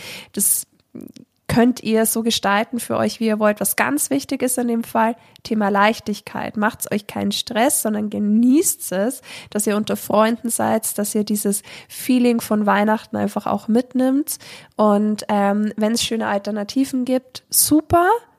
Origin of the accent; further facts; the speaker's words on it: Bad Tölz, Bavaria, Germany; Leonhardi ist eine traditionelle Wallfahrt bei uns in Bad Tölz